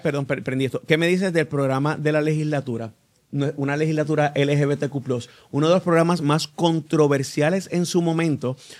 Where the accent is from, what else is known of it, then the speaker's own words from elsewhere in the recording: Puerto Rico; nosotros somos tan nacionalistas en términos de lo que es la puertorriqueñidad, somos muy puertorriqueños en la manera en que hablamos y lo que nos expresamos